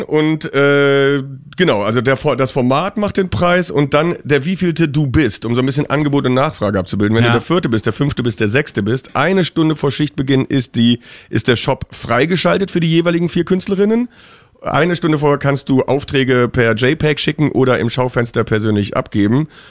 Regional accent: Berlin, Germany; Ich sage, das ist aber ganz schwer in Berlin, wir haben ja kein Geld. Wir sind Berliner

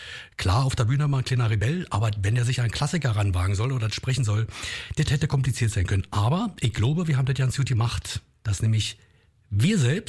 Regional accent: Berlin, Germany; accent: Berlin dialect; Ich konnte also selbst sein mit meiner Art zu sprechen, mit meinem Berliner Dialekt.

